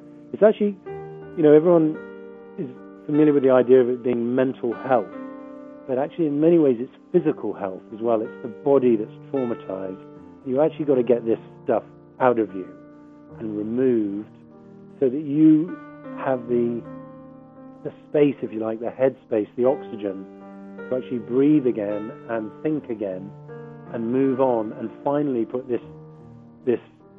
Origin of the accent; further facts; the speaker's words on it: United Kingdom; I'm a British journalist. I worked for the Times in London for 25 years.